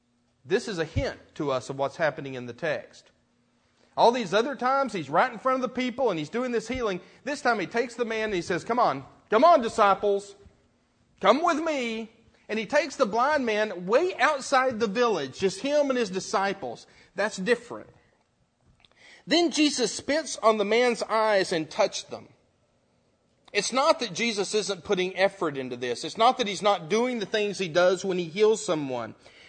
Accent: Lubbock, Texas, United States; Now, of course, I'm from Lubbock, Texas, so I can only imagine what trees look like.

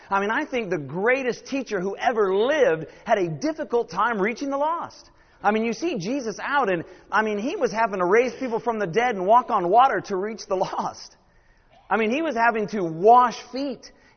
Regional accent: California, United States; I am from Northern California.

